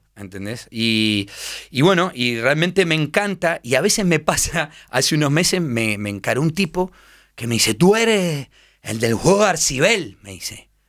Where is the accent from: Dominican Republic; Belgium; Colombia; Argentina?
Argentina; siempre digo que cuando uno sale de Argentina, primero sos argentino